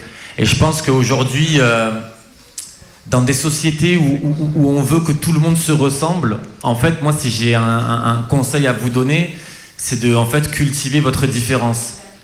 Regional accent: France; j'ai grandi en France. Dans un collège français

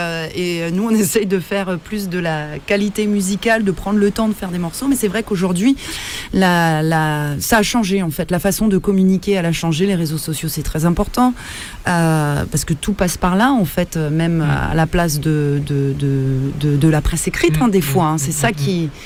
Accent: France; c'est vrai que on est français, on chante en anglais

